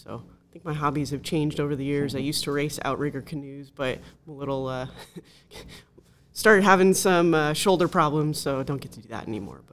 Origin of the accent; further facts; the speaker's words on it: San Fernando Valley, California, United States; now in Simi Valley, United States; So I am a born and raised California native. I grew up in the San Fernando Valley, went to college at Cal State Northridge. Now live in Simi Valley